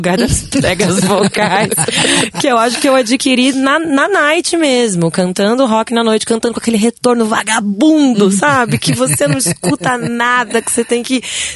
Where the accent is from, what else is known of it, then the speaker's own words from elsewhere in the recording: Piracicaba, São Paulo, Brazil; Eu sou de Piracicaba.